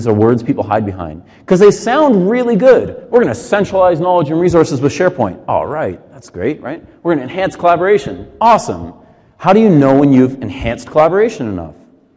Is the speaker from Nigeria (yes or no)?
no; Canada; I'm Canadian by birth. And so in Canada, we learned this right after hockey appreciation in grade school.